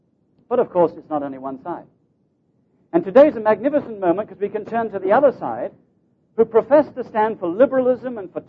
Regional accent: England, United Kingdom; none of this is my business in a way as an Englishman

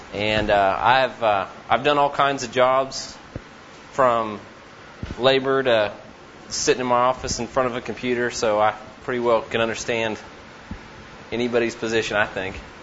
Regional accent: Yukon, Oklahoma, United States; from Yukon, Oklahoma.

